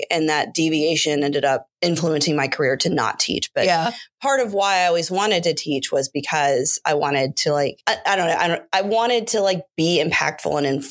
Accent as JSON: {"language": "English", "region": "South Carolina", "country": "United States", "tie": "born or raised there", "said": "So I grew up in South Carolina and I had an absurd amount of in-state money, like so much in-state money."}